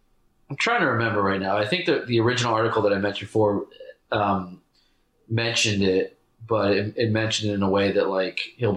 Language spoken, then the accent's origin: English; United States; I'm an American. Here's the underdog story that we all want